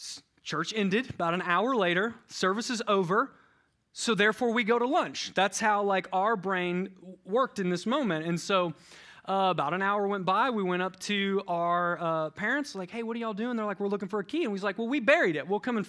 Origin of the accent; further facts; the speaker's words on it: Kentucky, United States; I'm from Kentucky, so I can say that. It was in the boonies. It was surrounded by cornfields.